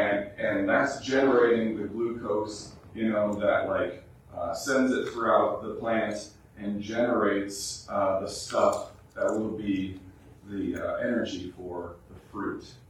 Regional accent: Washington, United States; I grew up in Washington State, and it's known as the apple capital of the world, particularly the very center of it.

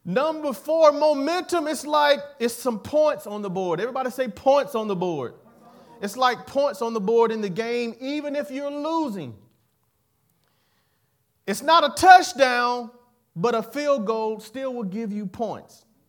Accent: Fair Forest, South Carolina, United States; I'm from Fair Forest, but then I'm going to try to talk fast.

